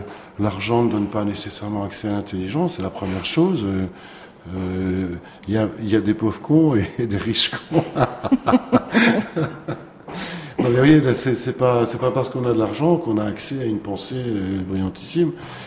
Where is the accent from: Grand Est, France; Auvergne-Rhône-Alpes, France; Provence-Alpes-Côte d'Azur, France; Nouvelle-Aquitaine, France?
Auvergne-Rhône-Alpes, France; Grenoble; ma ville natale